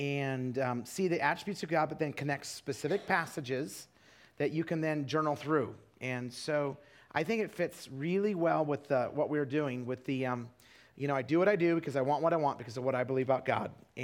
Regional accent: Idaho, United States; I grew up in Idaho, but then I went to a Bible college up in Wisconsin.

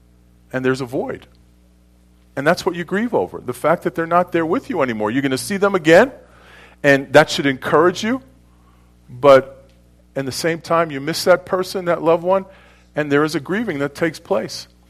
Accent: New York, United States; I'm from New York. I'm cynical. New Yorkers are cynical.

